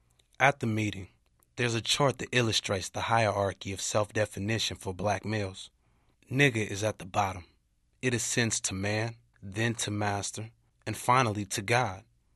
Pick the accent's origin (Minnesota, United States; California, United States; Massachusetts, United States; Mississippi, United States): California, United States; On a recent trip to Ghana, I told a young salesman in the marketplace that I was from California.